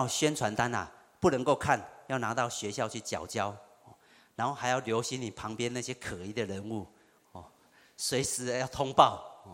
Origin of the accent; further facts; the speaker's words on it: Kinmen, Fujian, Taiwan; 对于我这个从小啊在金门长大的人来讲啊